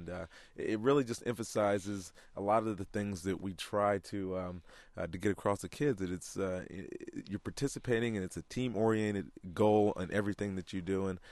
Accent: Roanoke, Virginia, United States; I remember when we were growing up in Roanoke

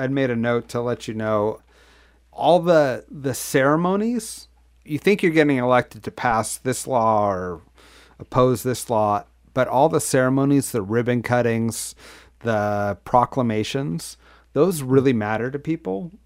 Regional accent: Santa Cruz, California, United States; Okay. So, and I grew up in Santa Cruz.

